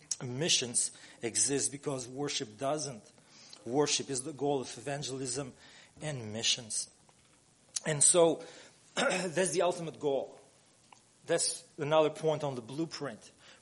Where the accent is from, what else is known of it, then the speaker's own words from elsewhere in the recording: Albania; he heard that I was from Albania